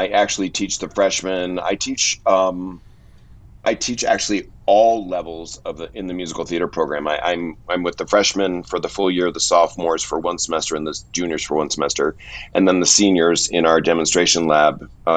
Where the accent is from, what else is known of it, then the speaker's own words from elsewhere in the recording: Buffalo, New York, United States; And I'm from Buffalo, New York, and that did not go over well with my beer-drinking football father.